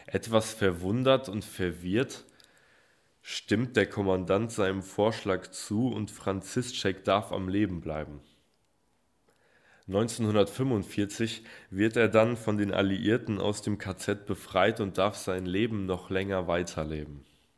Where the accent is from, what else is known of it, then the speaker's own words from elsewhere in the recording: North Rhine-Westphalia, Germany; Ursprünglich komme ich aus der Nähe von Bielefeld, also ein bisschen weiter weg eigentlich.